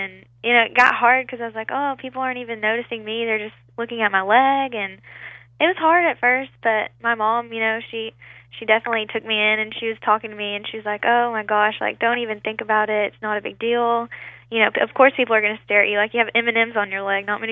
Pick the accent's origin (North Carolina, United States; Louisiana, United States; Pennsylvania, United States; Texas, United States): Texas, United States; Texarkana; I'm from the Texas side.